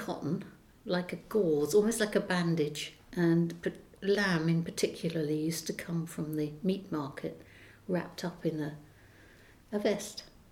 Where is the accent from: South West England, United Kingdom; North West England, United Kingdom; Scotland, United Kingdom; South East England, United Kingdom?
South East England, United Kingdom; Hambledon; I've lived in the village for most of my life, on and off. I was born in Hambledon and grew up in Church Lane.